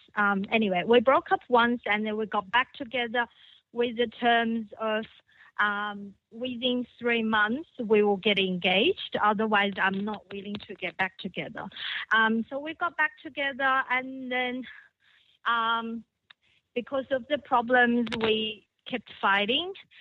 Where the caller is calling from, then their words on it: Sydney, New South Wales, Australia; Oh, I'm just saying I'm calling from Australia, Sydney.